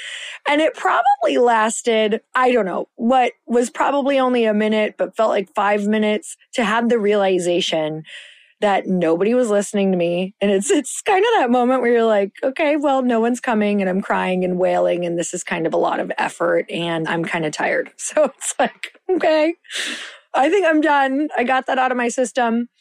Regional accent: United States; At the time, I was, you know, I'm Native American and I'm had dark hair and dark eyes

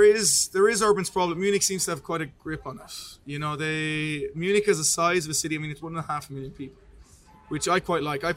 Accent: Ireland; we're both Irish

